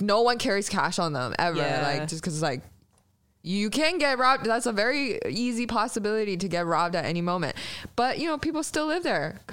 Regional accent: Shanghai, China; I grew up in Shanghai, and Shanghai is like very very much a city, and it's like dirty, not as dirty as New York, but like dirty for the world, I guess.

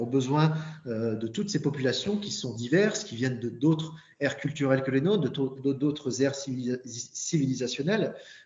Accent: Hauts-de-France, France; je viens du Pas-de-Calais, qui est un département plutôt paupérisé, où il y a beaucoup de classes populaires. Je viens d'une petite commune de 4 000 habitants, plutôt rurale, et qui fait partie, comme le reste du bassin minier, de ces anciens bastions désindustrialisés

